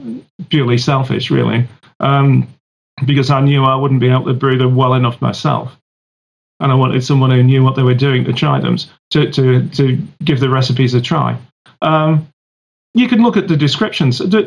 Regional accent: England, United Kingdom; I'm English. I'm not supposed to show off.

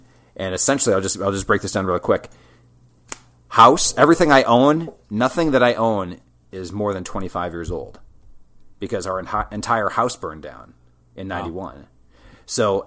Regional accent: West Lafayette, Indiana, United States; So my hometown is West Lafayette, Indiana, which is also where Purdue University, the fine institution, is located.

